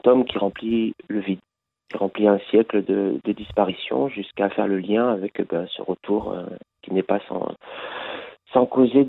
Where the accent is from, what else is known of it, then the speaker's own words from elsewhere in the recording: Saint-Côme, Occitanie, France; moi j'étais gamin dans les années 70-80, j'ai grandi à Saint-Côme, vallée du Lot, au pied de l'Aubrac.